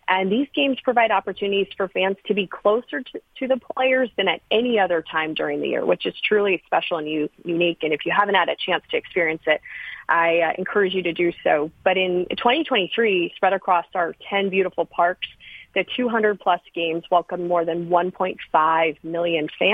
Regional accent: Arizona, United States; Actually, I was born and raised in Arizona.

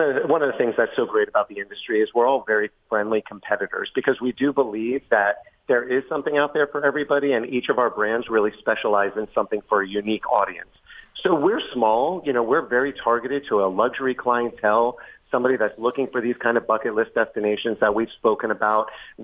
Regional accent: Miami, Florida, United States; I was born and raised in Miami. I went away to school in Connecticut for college.

